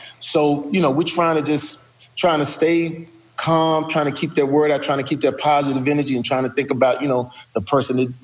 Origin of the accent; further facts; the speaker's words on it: Texas, United States; I'm straight from Texas, Steve. I didn't know L.A.